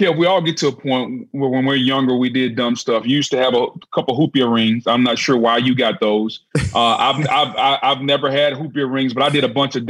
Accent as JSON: {"language": "English", "region": "Louisiana", "country": "United States", "tie": "born or raised there", "said": "I grew up, I was a kid from Louisiana who knew about Notre Dame and the gold helmets."}